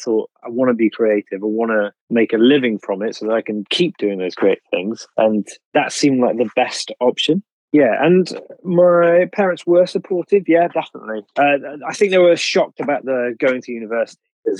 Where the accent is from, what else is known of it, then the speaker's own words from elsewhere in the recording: Cheltenham, South West England, United Kingdom; So I grew up in Cheltenham, which is about 45 minutes drive away. And I moved to Bristol for university